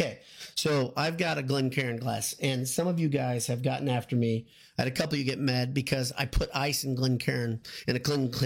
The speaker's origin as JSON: {"language": "English", "country": "United States", "said": "I'm not European. I'm an American. We always have ice."}